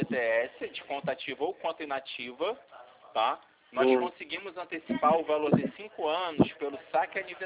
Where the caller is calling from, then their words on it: Rio de Janeiro, Brazil; Do Rio de Janeiro.